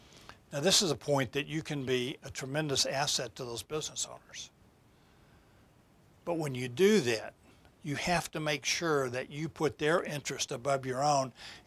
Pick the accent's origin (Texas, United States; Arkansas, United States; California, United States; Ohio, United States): Texas, United States; I grew up in Texas, and in West Texas, and all over the Southwest